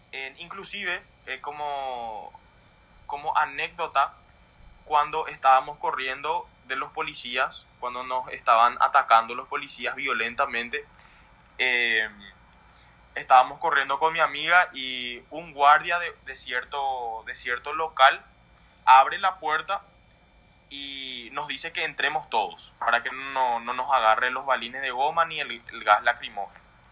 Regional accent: Paraguay; todos somos paraguayos, todos queremos lo mismo

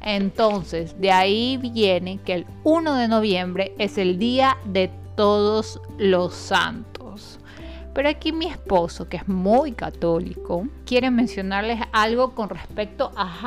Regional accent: Ecuador; Pero como somos ecuatorianos, no hacemos caso

